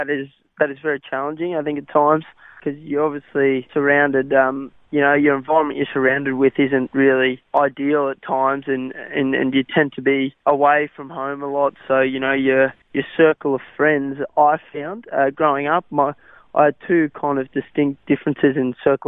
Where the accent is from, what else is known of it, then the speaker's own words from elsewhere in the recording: Australia; first language Afrikaans; English is a second language; also born or lived in South Africa; when we came over here, I only knew Afrikaans. So I spoke fluent Afrikaans as my first language, and then when we came here, I learnt English sort of as I was growing up in Australia and with the Australian slang